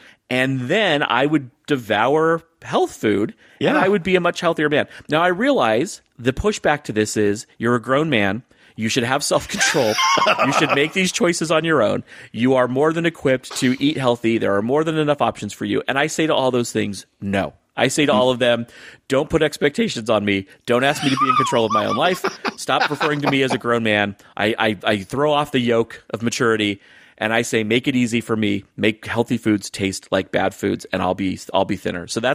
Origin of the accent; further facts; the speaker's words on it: the West, United States; I'm from the West. We do not have Whoopie pie. Whoopie has a different meaning out here.